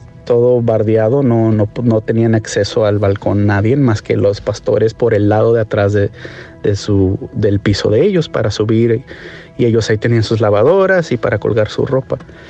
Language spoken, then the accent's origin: Spanish; San Diego, California, United States; born there; yo nací en Estados Unidos, en San Diego, California. Y me crié pues con mi hermano Arturo, que es 7 años menor que yo, y mi mamá.